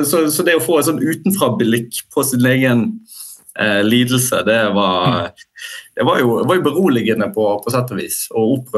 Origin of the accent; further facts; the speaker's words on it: Bergen, Vestland, Norway; som bergenser, så tenker vi ofte at vi sitter liksom i vår egen boble